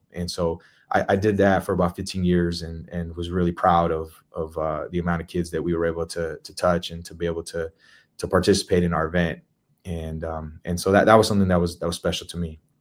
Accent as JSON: {"language": "English", "town": "Montebello", "region": "California", "country": "United States", "tie": "born or raised there", "said": "I grew up in East LA and Montebello to be specific. And the reality was there wasn't a lot of opportunity where I grew up."}